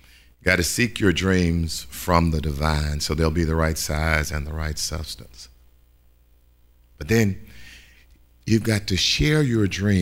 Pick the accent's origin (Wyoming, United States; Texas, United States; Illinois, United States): Texas, United States; Hearne; I grew up in Hearne, Texas, and it's a small little city, almost a hamlet in central Texas.